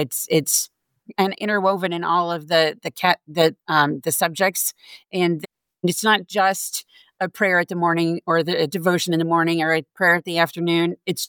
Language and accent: English; Altamont, Illinois, United States; also born or lived in Carbondale; So I was born in Carbondale, Illinois, while my parents were at school, but most of my life was here in Altamont.